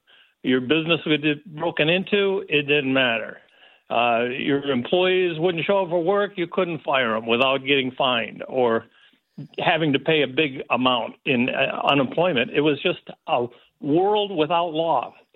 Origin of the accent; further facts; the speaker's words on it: Detroit, Michigan, United States; Detroit, again, is my hometown where my business was.